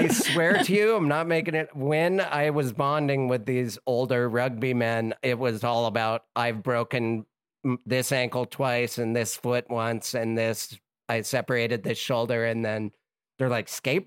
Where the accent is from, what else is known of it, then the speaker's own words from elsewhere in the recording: Missoula, Montana, United States; With your rugby, did you ever go to Missoula, my hometown, to play Maggot Fest?